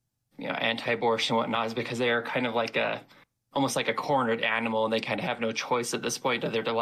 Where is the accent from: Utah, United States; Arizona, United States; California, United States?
Utah, United States; I grew up in Utah. I grew up Mormon and LDS